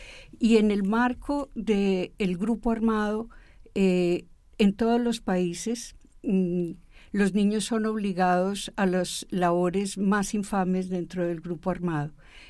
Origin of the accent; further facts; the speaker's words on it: Colombia; now in Spain; quiero decir desde dónde me sitúo. Yo soy una mujer refugiada colombiana desde hace 16 años.